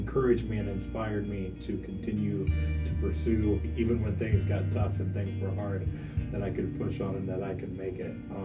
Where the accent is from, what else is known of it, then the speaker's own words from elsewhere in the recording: Indianapolis, Indiana, United States; Basically, I grew up here on the Nary side of Indianapolis. I grew up in a very unstable home.